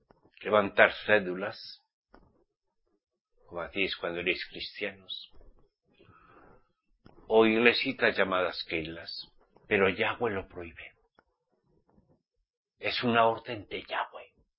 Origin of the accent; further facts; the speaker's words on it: Spain; somos españoles.